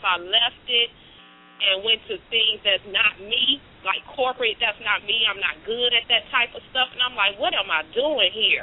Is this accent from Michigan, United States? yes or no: yes; Detroit, Michigan, United States; now in Arizona, United States; and I'm from Detroit, and that's where I did hair.